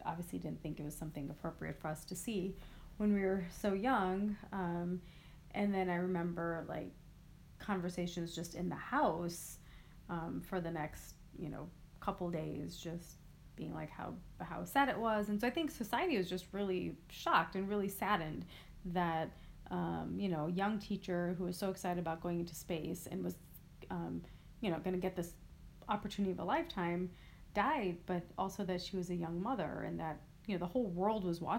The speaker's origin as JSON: {"language": "English", "town": "St. Louis", "region": "Missouri", "country": "United States", "tie": "born or raised there", "also_born_or_lived": "Chicago", "said": "So I was born in Chicago, but I moved here to St. Louis when I was just a few months old. So basically I lived in St. Louis my entire life."}